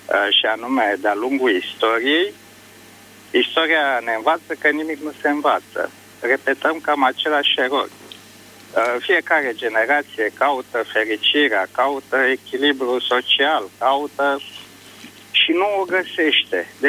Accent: Bucharest, Romania; Sunt din București

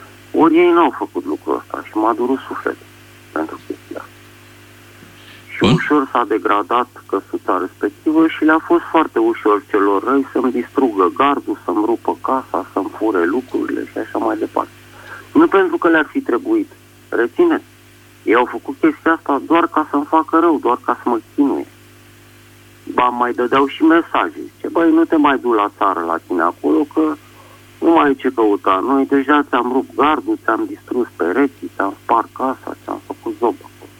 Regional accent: Bucharest, Romania; sunt din București

